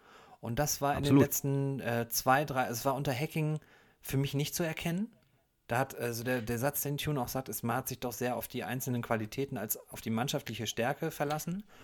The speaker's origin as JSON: {"language": "German", "town": "Würzburg", "region": "Bavaria", "country": "Germany", "said": "Da würde ich als Würzburger auf jeden Fall sagen, dass es so nicht geht."}